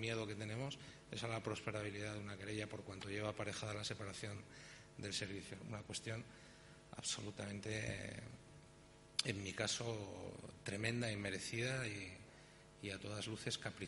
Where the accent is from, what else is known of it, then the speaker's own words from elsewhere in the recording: Ávila, Castile and León, Spain; Yo soy de Ávila.